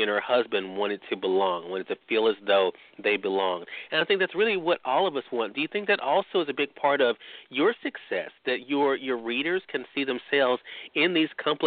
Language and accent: English; Mississippi, United States; Those joining us on the radio dial in my home state of Mississippi at WYAD 94.1 FM, we're glad you could be with us